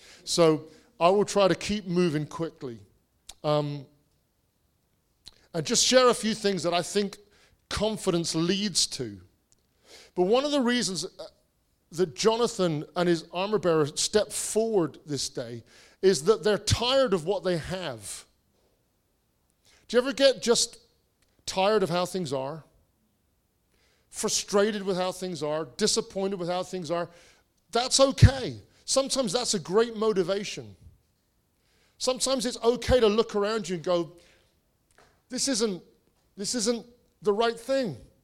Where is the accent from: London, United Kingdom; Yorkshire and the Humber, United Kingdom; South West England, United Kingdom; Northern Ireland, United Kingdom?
South West England, United Kingdom; that means I'm Celtic. So, like, we're cousins. And so I grew up in Cornwall, and my family are still there.